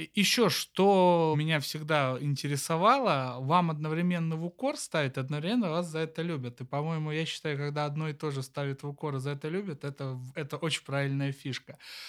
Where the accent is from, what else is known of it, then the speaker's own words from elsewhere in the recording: Kursk, Kursk Oblast, Russia; я родом из Курска, где Малевич 10 лет творил